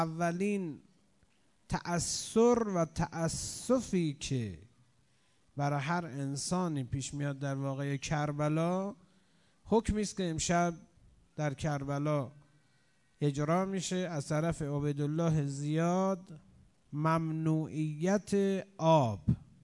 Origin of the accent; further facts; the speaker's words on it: Iran; به دلیل این که ما ایرانی هستیم